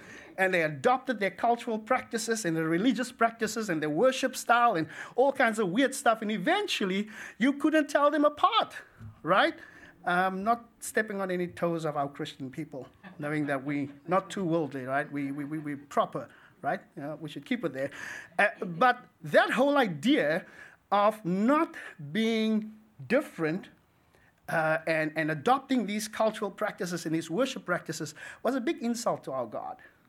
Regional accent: South Africa; I'm from South Africa, we love curry.

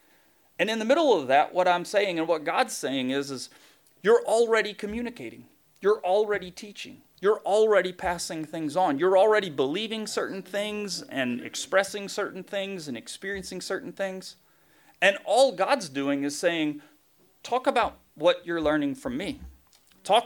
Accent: Tennessee, United States; See, I'm from Tennessee, which most of you knew.

